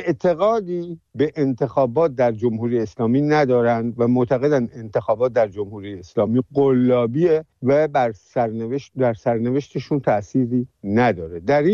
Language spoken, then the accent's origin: Persian; Iran; ما ایرانی هستیم